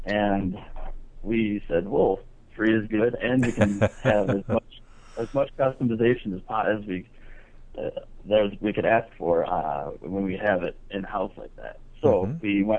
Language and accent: English; Green Bay, Wisconsin, United States; now in Madison, United States; I grew up in Green Bay, Wisconsin, a member of St. Mark Lutheran.